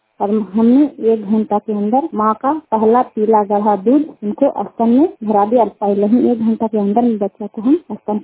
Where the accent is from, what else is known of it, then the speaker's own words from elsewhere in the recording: Bihar, India; सुखहरिया के रहने वाले हैं। खाई पंचायत चंदी प्रखंड लंदा जिले